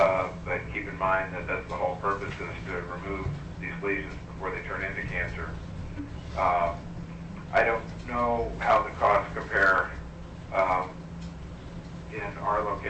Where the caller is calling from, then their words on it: Anchorage, Alaska, United States; I'm calling from Anchorage.